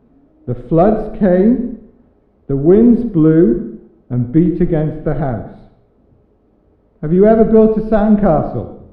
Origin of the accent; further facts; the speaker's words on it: Tenby, Wales, United Kingdom; I grew up in Tenby.